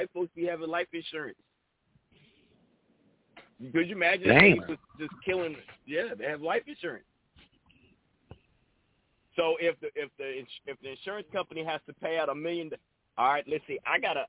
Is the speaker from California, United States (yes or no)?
yes; Oakland, California, United States; Now I come from the era, you know, I come from Oakland. I come from the era where niggas used to shoot at cops.